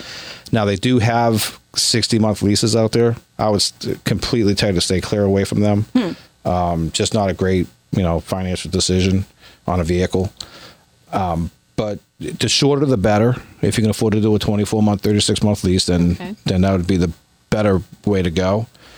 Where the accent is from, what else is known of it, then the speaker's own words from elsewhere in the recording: Florida, United States; And we came up here. We made a decision. We're from Florida.